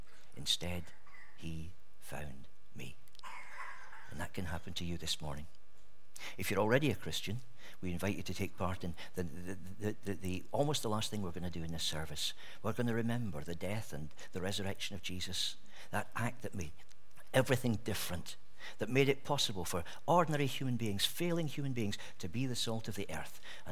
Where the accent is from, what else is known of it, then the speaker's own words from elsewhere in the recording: Scotland, United Kingdom; as a Scotsman that rejoices my soul